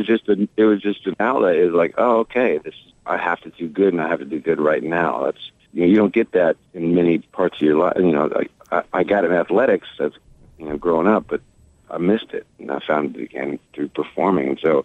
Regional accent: The Woodlands, Texas, United States; also born or lived in Houston; Well, I grew up in Houston, and we moved out to the Woodlands when I was about 8, back when it was still the woods.

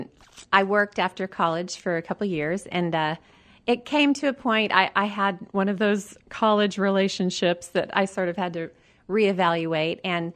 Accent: Bartlesville, Oklahoma, United States; I was raised in Bartlesville, Oklahoma.

